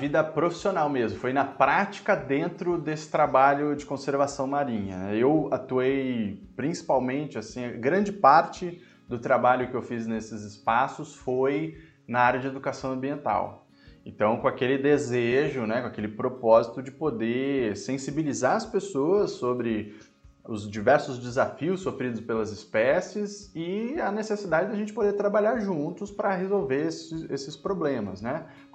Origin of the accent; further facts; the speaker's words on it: Santos, São Paulo, Brazil; Cara, eu sou de Santos.